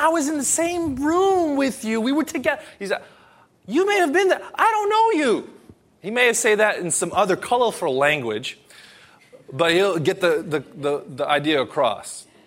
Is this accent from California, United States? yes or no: yes; Los Angeles, California, United States; So, I grew up in Los Angeles, and I had a friend who works in Hollywood at a TV station